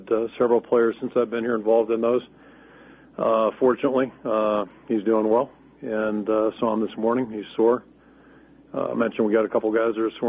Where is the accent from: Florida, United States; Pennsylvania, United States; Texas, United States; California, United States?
Pennsylvania, United States; I grew up in Pennsylvania. Back in the dark ages, they used to have it as a state law that you had to wear a helmet.